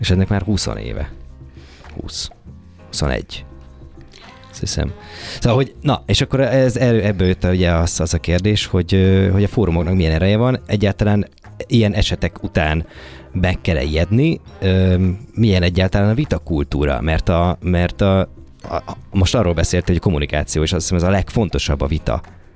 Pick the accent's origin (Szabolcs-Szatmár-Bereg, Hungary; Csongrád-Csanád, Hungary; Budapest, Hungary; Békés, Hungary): Békés, Hungary; Békéscsaba; ott, ahol én felnőttem, mindenképp biztos megvan a Csabai Kolbász Fesztivál